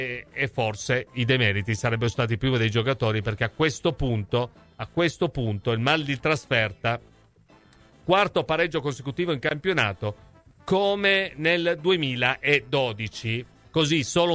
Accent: Livorno, Tuscany, Italy; Sono di Livorno, guai a voi se non mi parlate il dialetto livornese

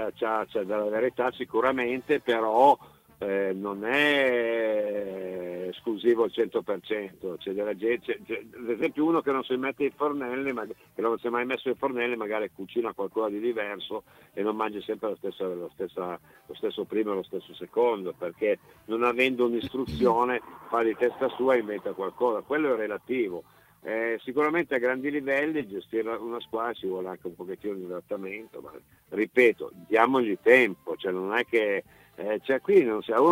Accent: Piedmont, Italy; io sono piemontese

